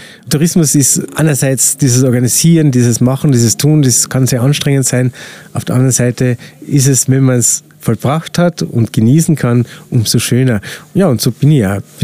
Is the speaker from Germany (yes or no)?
no; Feld am See, Carinthia, Austria; Ja, ich bin ein gebürtiger Feldner. Und bin hier aufgewachsen.